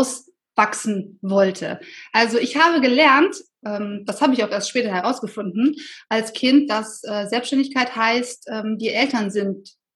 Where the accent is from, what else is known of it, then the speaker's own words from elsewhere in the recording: Solingen, North Rhine-Westphalia, Germany; Ich komme aus Solingen und habe noch eine Schwester, die ist 7 Jahre jünger.